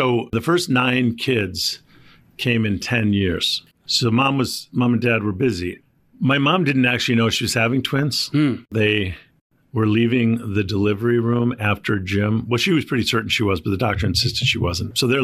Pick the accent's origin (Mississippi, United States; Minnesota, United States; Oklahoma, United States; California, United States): Minnesota, United States; Little Falls; I'm from Minnesota, Little Falls, Minnesota. It's a little town in the middle of the state. It's the boyhood home of Charles Lindbergh and me.